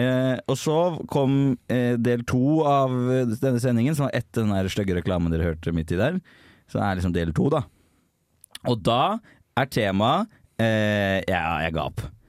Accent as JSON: {"language": "Norwegian", "region": "Oslo", "country": "Norway", "said": "Ja, for Even er jo da fra Nøtterøy, relativt nærme Tønsberg, og jeg er fra Oslo."}